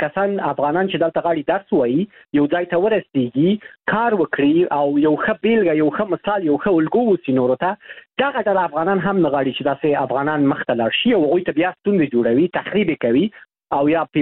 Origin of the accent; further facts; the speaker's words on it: Afghanistan; شرمېږم چې ووایم زه د افغانستان یم